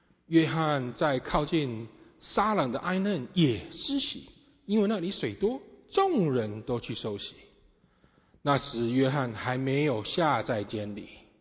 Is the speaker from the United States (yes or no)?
yes; Hawaii, United States; also born or lived in Taiwan; 我是台湾出生，夏威夷长大的，11岁跟我家人一起移民到夏威夷去，所以在我成长的过程，有充满了东方的文化，也充满了西方的色彩。